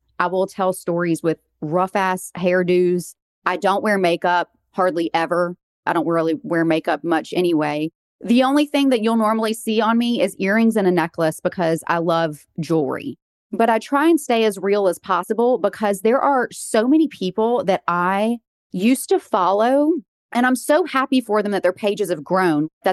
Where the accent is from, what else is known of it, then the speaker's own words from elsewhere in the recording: the South, United States; We're from the South.